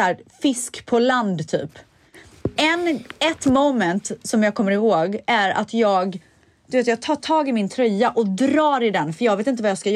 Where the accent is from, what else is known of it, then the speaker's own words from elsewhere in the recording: Sweden; jag är svensk.